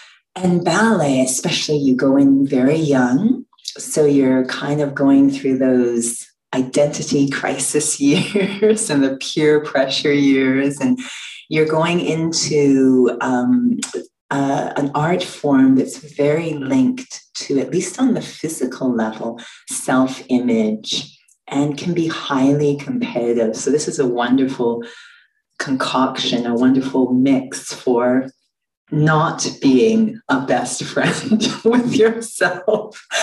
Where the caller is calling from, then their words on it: Calgary, Alberta, Canada; I am indeed coming from Canada, Western Canada, in Calgary.